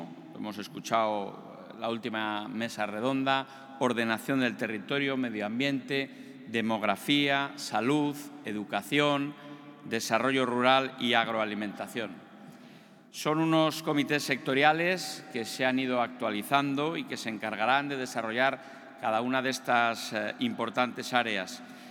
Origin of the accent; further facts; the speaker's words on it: Salamanca, Castile and León, Spain; yo que soy de Salamanca, cuando vengo a Portugal siempre me encuentro en mi casa